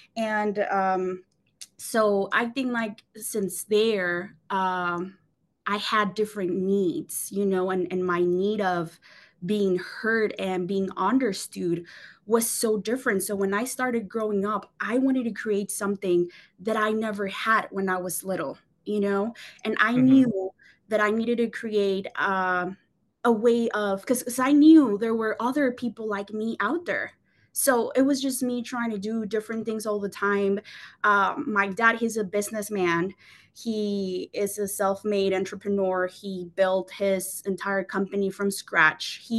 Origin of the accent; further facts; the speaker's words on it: Mexico City, Mexico; now in Las Vegas, United States; I'm from Mexico City.